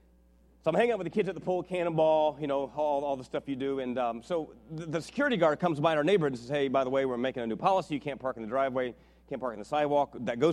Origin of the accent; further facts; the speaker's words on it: Miami, Florida, United States; And I grew up in Miami. My father was in the Air Force.